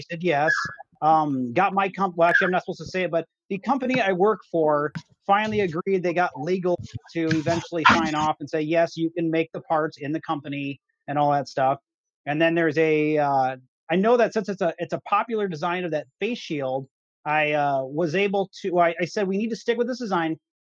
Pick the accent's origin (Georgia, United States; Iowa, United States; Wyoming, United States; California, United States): Iowa, United States; Ankeny; I'm from Ankeny.